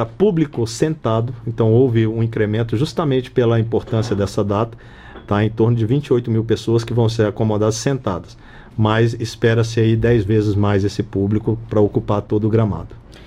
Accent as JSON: {"language": "Portuguese", "country": "Brazil", "said": "Nós somos brasileiros, pertencemos ao Brasil e somos responsáveis pela história do Brasil."}